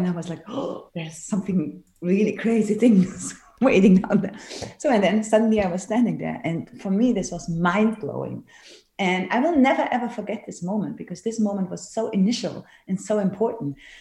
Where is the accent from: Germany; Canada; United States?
Germany; Cologne, North Rhine-Westphalia; English is a second language; because I come from Cologne, have lights, this is the way.